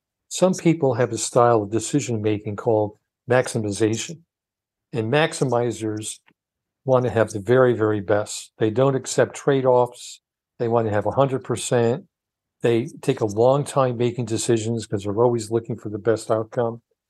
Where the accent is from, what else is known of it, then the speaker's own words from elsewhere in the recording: New Haven, Connecticut, United States; I grew up, when I was a kid, we were very poor. I grew up in New Haven, Connecticut, and we were very poor.